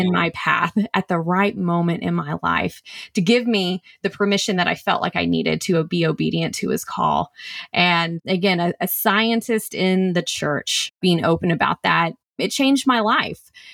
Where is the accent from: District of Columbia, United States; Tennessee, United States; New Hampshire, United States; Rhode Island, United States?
Tennessee, United States; I grew up in East Tennessee in the foothills of the Great Smoky Mountains, and I was just spoiled with the grandeur of God's creation, its beauty.